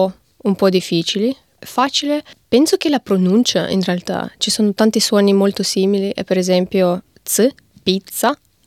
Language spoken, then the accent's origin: Italian; Russia; Italian is a second language; also born or lived in Ukraine; praticamente sono cresciuta in Russia, quindi tutto che ho studiato lì era in russo, e praticamente la mia personalità è formata lì, però ogni estate comunque tornavo in Ucraina e sempre stavo in contatto stretto con la mia famiglia ucraina